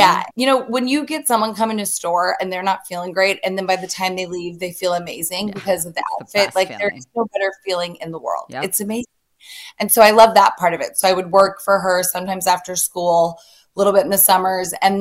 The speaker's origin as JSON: {"language": "English", "town": "Atlanta", "region": "Georgia", "country": "United States", "said": "So I am a Southern girl. I am from"}